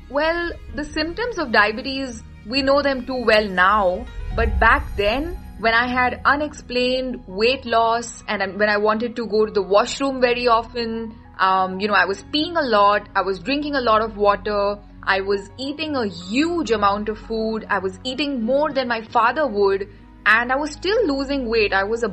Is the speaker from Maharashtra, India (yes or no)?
yes; Mumbai, Maharashtra, India; also born or lived in Pune; I am from Mumbai and Pune.